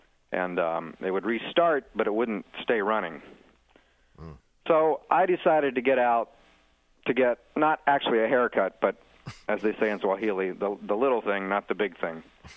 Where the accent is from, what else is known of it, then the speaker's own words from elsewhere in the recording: Ohio, United States; From Ohio.